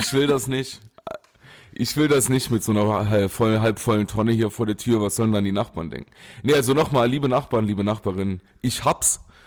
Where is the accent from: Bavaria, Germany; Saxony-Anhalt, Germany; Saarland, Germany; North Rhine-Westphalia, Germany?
Saarland, Germany; Ich komme aus dem Saarland.